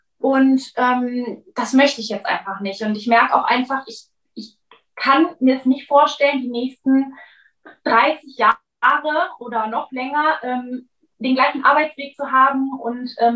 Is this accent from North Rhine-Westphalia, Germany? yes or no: yes; Cologne, North Rhine-Westphalia, Germany; falls ich es noch nicht gesagt habe, ich komme aus Köln.